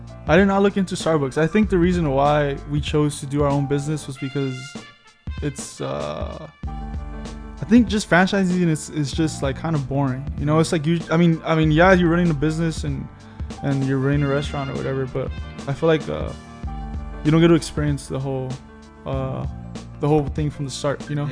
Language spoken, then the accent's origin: English; Wilmington, United States; particularly because I was born and raised in Wilmington, and I feel like when you spend so much time in the city, you kind of have a feel for it, you know.